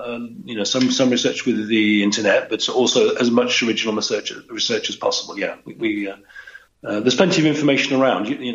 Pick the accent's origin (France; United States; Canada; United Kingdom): United Kingdom; I'm British